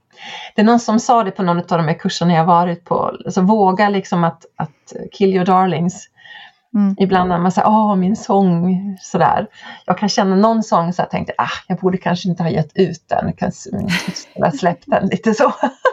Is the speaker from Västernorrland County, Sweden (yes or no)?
no; Kalix, Norrbotten County, Sweden; Jag var hemma i Kalix i somras.